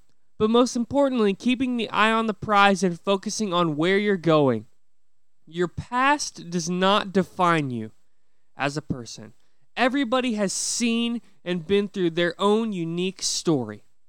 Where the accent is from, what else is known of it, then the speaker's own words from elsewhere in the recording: Illinois, United States; I come from Sisney, Illinois, very small town.